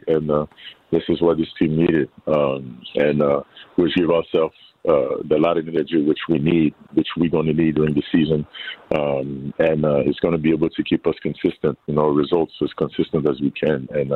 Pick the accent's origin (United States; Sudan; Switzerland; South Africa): Switzerland; Geneva; I grew up in Europe, Switzerland, Geneva, watching soccer.